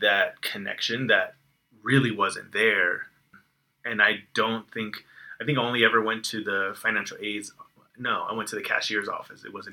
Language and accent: English; Florida, United States; I grew up in Florida, so we had three hurricanes in a row this year